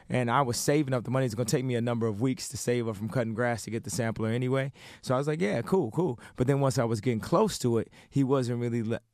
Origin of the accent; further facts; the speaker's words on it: Chicago, Illinois, United States; Yeah, I already loved that style of music, and I think it related more to me because I was from Chicago.